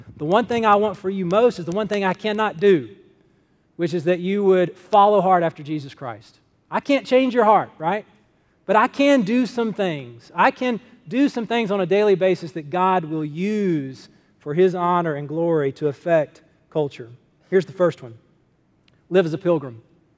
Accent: Athens, Georgia, United States; I grew up in Athens, so I can say that as a true fan.

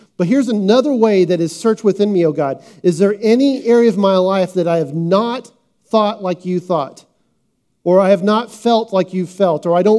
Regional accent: United States; And I'm telling you, I love being an American. I love it.

